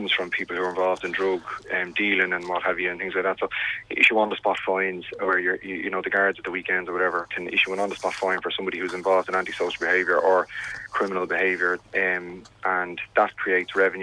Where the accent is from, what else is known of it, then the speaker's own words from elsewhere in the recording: Dublin, Leinster, Ireland; when I was growing up in Finglas, and it's certainly the way I think it should be done.